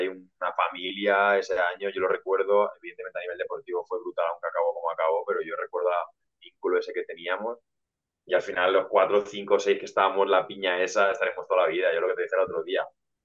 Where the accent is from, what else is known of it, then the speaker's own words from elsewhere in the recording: Albacete, Castilla-La Mancha, Spain; yo soy un chaval de Albacete